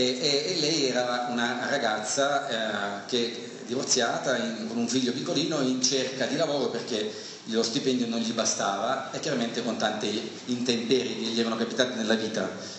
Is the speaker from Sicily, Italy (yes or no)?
yes; Catania, Sicily, Italy; vengo da Catania e ho accettato il Signore nella mia vita 11 anni fa